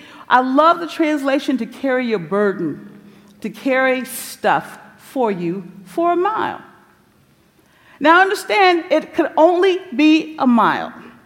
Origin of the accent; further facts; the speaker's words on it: Kansas City, Missouri, United States; moved away; Growing up in Kansas City, Missouri, which is why I tried to convince myself that this snow is no big deal, but I grew up there, and then I left.